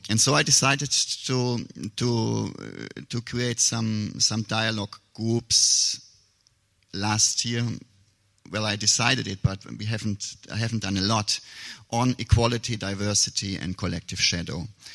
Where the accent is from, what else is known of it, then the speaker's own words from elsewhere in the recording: Germany; also born or lived in Zambia; now in Brazil; I'm originally from Germany, but I live right now in Brazil. I lived sometimes in Zambia, then I moved to Brazil.